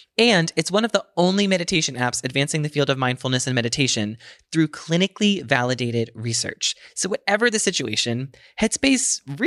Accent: United States; which it does feel inevitable to participate in consumerism as an American

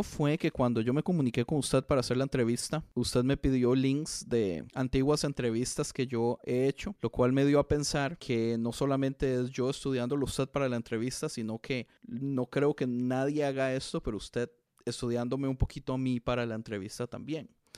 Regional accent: Costa Rica; Es como tico, pues a mí me alegró el corazón.

